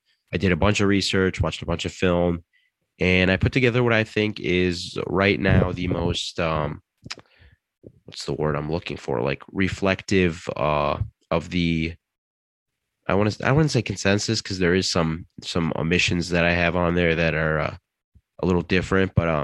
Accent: Detroit, Michigan, United States; now in East Lansing, United States; I'm from the Metro Detroit area. I'm currently in East Lansing. I go to school at Michigan State.

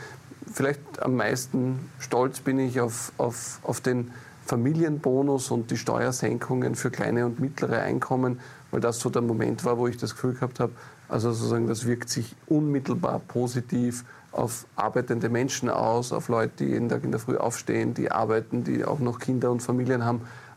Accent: Lower Austria, Austria; Bei uns in Niederösterreich am Bauernhof grillen da.

